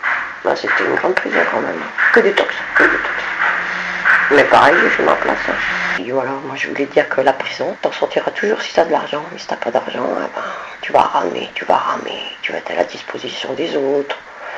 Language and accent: French; Saint-Étienne, Auvergne-Rhône-Alpes, France; Bon, j'ai 48 ans, je suis stéphanoise